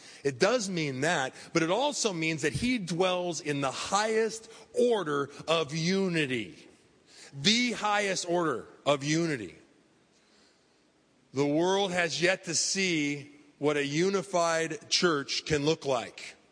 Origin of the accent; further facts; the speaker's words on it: San Diego, California, United States; but I'm from San Diego and I've been in the church world here for 25 years.